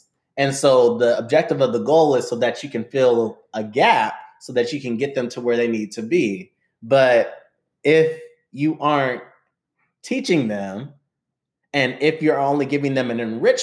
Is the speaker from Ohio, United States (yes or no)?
no; California, United States; Lindsay and myself, we're both from California.